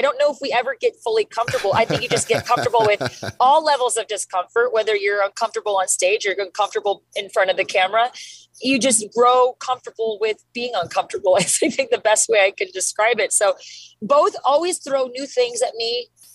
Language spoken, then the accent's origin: English; Mesa, Arizona, United States; now in Los Angeles, United States; I came back to my hometown of Mesa, Arizona, which is actually where we filmed the movie. You know, I live in LA these days.